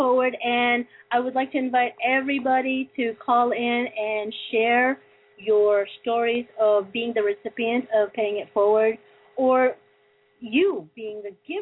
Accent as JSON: {"language": "English", "country": "Philippines", "said": "Dude, I'm Filipino."}